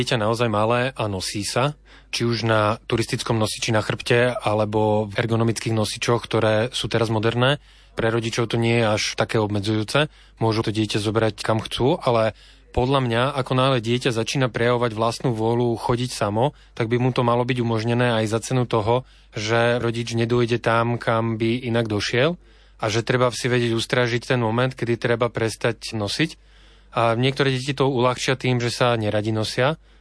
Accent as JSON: {"language": "Slovak", "town": "Bratislava", "region": "Bratislava Region", "country": "Slovakia", "said": "My sme teda z Bratislavy"}